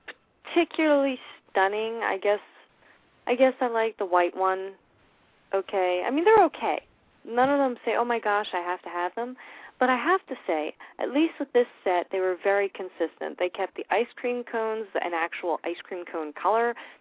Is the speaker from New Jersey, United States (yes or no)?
yes; New Jersey, United States; I'm from Jersey.